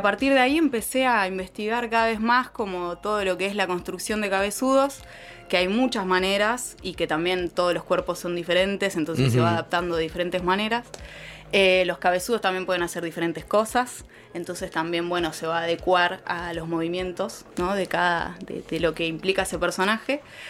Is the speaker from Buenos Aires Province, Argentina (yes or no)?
yes; Temperley, Buenos Aires Province, Argentina; mi vieja tiene un espacio allá en Temperley, yo soy de Temperley también.